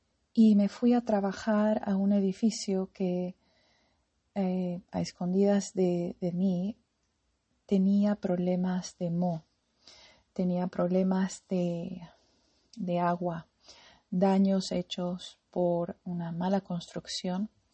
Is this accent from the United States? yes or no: yes; United States; born there; first language en; Spanish is a second language; Yo soy de los Estados Unidos, nací en los Estados Unidos, y el inglés es mi primer idioma.